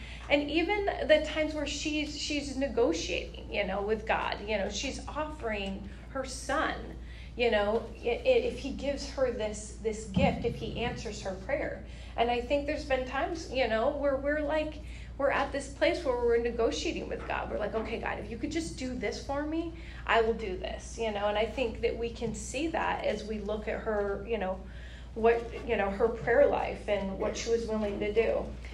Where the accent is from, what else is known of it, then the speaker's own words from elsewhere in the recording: Everett, United States; I grew up in Everett. I love the outdoors.